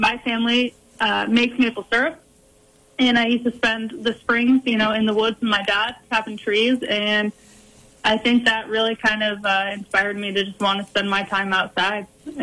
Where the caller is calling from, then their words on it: Geneseo, New York, United States; I'm calling from Geneseo, New York, which is like western edge of the Finger Lakes.